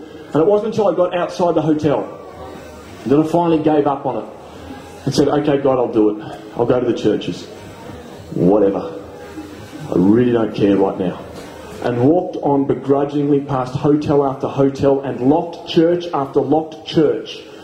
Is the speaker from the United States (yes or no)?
no; Australia; accent: Australian; one of them paid me out for my Aussie accent